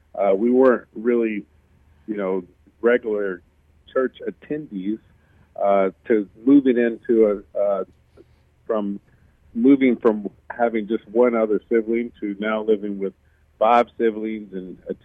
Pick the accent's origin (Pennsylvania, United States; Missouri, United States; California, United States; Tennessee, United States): Tennessee, United States; Memphis; moved away as an adult; I grew up in Memphis, Tennessee, like you had said earlier, till the age of about 21 years old.